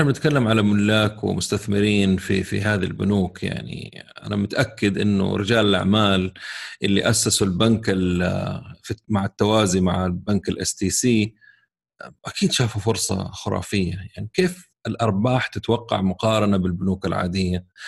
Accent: Saudi Arabia; إيه صار في تفكيك عندنا في السعودية

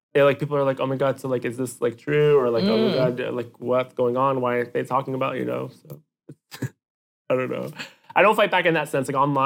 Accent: New Jersey, United States; I am so, like, loud about, I'm from New Jersey. Mm. I'm not from New York. I'm from New Jersey.

